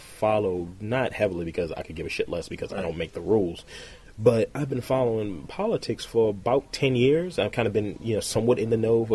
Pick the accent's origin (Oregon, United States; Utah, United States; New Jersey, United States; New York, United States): New York, United States; Albany; It's like, I'm from Albany.